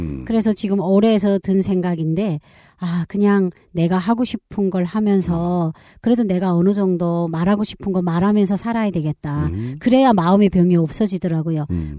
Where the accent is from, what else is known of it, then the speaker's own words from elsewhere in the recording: North Korea; now in South Korea; 내가 탈북민이라고 하면